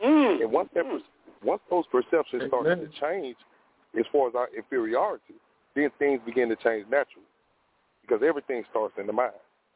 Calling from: Alabama, United States; I'm calling from Alabama.

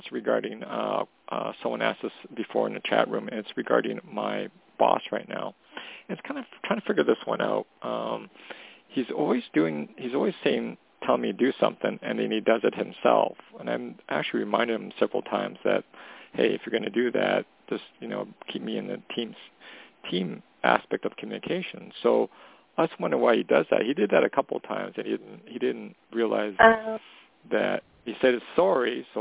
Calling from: Canada; Hey, Tony … calling from Canada.

